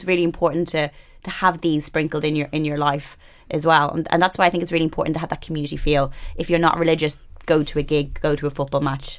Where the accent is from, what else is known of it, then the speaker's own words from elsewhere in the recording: Ireland; I grew up in Catholic Ireland.